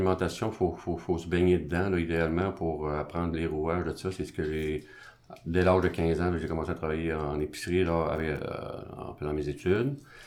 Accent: Sainte-Foy, Quebec, Canada; Non, j'habite à Lévis. Je suis natif de Sainte-Foy. J'ai fait mes études à Sainte-Foy.

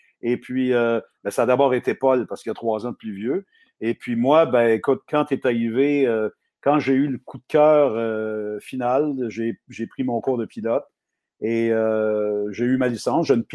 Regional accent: Laval, Quebec, Canada; also born or lived in Ville-Saint-Laurent; Mais on a déménagé très jeune. Moi, j'avais un an et demi quand mes parents ont acheté la maison familiale à Laval, dans le quartier du Vernet, à Laval.

